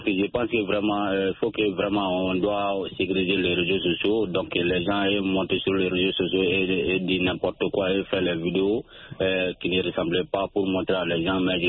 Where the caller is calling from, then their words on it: Mali; Oui, effectivement, toujours dans mon village natal